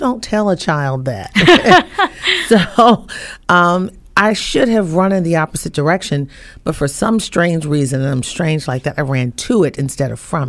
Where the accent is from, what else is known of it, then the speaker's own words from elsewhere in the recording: Baltimore, Maryland, United States; I grew up in Northwest Baltimore. Early on, I was born in Northwest Baltimore, I must say. Then we moved in my second grade year to Northeast Baltimore. Then in my sophomore year in high school, we moved to Baltimore County.